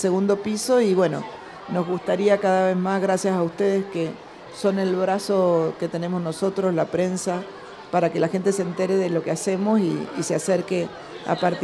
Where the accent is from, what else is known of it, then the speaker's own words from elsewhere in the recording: Mendoza, Argentina; siendo artistas mendocinos, somos mendocinos, argentinos, latinoamericanos, y tenemos que hablar desde nosotros, desde nuestras propias voces.